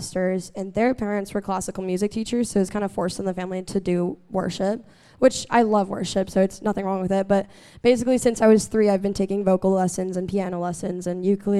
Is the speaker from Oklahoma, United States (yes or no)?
yes; Oklahoma, United States; If you don't know me, I'm from Oklahoma.